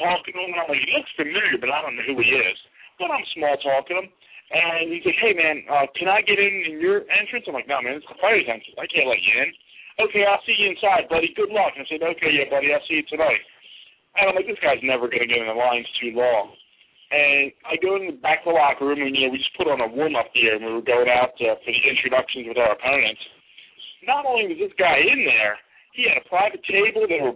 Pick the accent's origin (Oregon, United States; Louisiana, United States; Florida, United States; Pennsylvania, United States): Pennsylvania, United States; Philadelphia; You know, I'm from Philadelphia, but their billing office is California